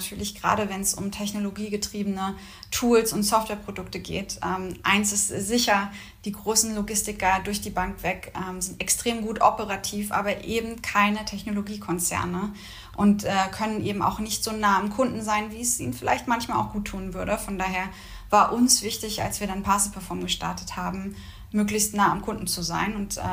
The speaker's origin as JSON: {"language": "German", "region": "Berlin", "country": "Germany", "said": "Ich bin ja ursprünglich Berlinerin."}